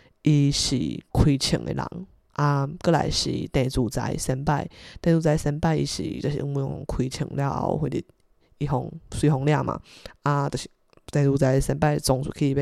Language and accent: Chinese; Taiwan; 就是我认为我们台湾人应该这么认真跟这件事情